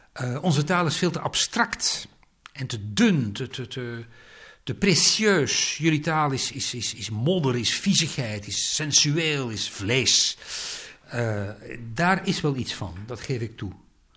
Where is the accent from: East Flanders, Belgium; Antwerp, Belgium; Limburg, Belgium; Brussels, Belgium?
Brussels, Belgium; born there; also born or lived in Netherlands; Ik ben geboren in Brussel. Ik heb in Nederland leren praten.